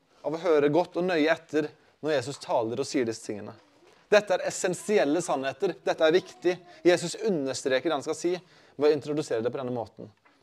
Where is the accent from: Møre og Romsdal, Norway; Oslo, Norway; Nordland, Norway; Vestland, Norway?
Vestland, Norway; Sotra; Jeg gravde ned som barn en liten kiste i hagen vår hjemme på Sotra, da jeg var liten.